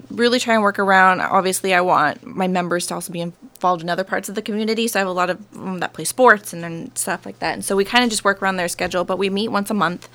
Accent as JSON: {"language": "English", "town": "Anchorage", "region": "Alaska", "country": "United States", "said": "My husband and I, we moved here in the beginning of June. We're from Anchorage."}